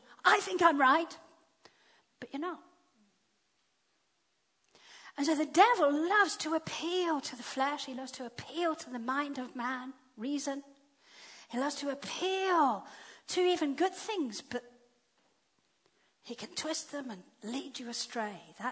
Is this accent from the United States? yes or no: no; Zimbabwe; When I was growing up, I grew up in Zimbabwe. And if I think about my childhood, I am grateful I grew up in Zimbabwe.